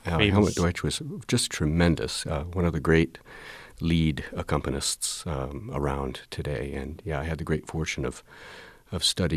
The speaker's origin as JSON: {"language": "English", "region": "Indiana", "country": "United States", "tie": "born or raised there", "said": "it didn't hurt that I was born and raised in Indiana, where there are lots of great artists right there in Bloomington."}